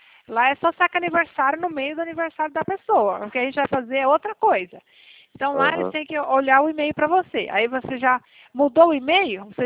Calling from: Cornélio Procópio, Paraná, Brazil; Eu falo aqui do norte do Paraná, Cornélio Procópio.

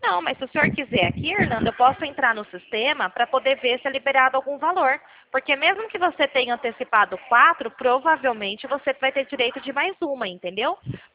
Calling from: Campinas, São Paulo, Brazil; eu falo aqui do interior, né, de Campinas, eu sou aqui de Nova Odessa.

